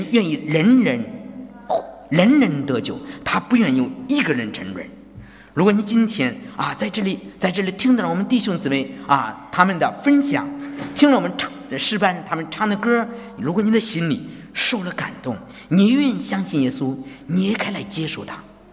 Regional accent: China; now in Australia; 我们从中国来的人，我们都相信只有科学好像能够拯救国似的

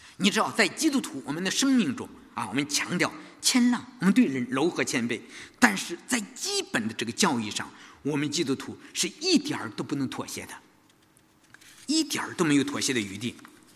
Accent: China; 我们出生在无神论的国家，我们接受的是无神论的教育，所以在三十岁之前，我根本心里是一个没有神的人

